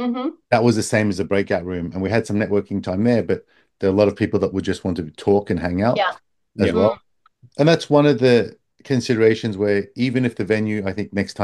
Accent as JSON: {"language": "English", "region": "Fukuoka", "country": "Japan", "said": "I know that I'm from Fukuoka, but I talk about, more global Japan stuff."}